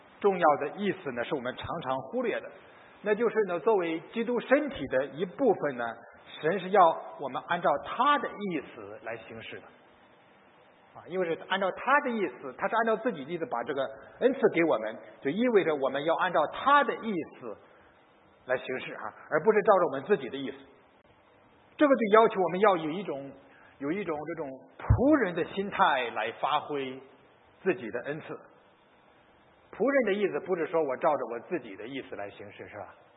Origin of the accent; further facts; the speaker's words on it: China; 你知道我小时候在农村长大，我估计我们当中很多人小时候在中国农村长的哈